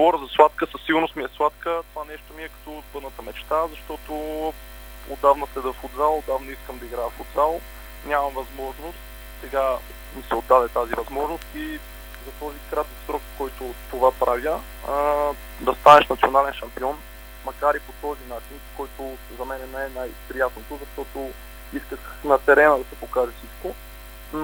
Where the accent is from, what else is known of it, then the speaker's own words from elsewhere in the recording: Sofia, Sofia City, Bulgaria; ние, хората, които сме от София в отбора на Черноморе